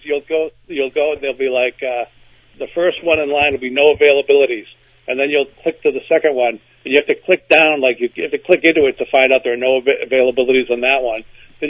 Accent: United States; I'm an American. I should certainly have 4 or 5.

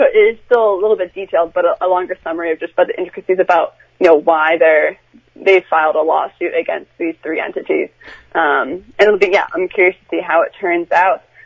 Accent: Beverly, Massachusetts, United States; Oh, yeah. I mean, Beverly is my hometown. It's where I grew up.

